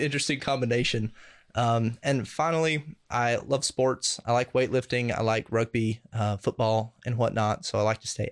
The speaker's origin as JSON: {"language": "English", "region": "Wisconsin", "country": "United States", "tie": "born there", "said": "I was born in Wisconsin, so my backup religion is the Green Bay Packers."}